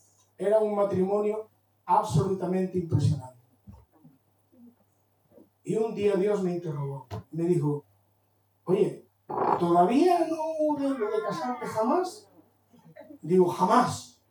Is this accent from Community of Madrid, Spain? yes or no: no; Galicia, Spain; Pero claro, como gallego mal pensado, digo